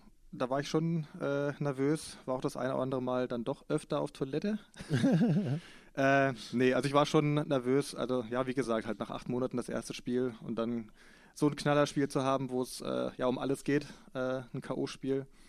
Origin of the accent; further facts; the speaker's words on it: East Germany, Germany; Ja, ich komme aus Ostdeutschland.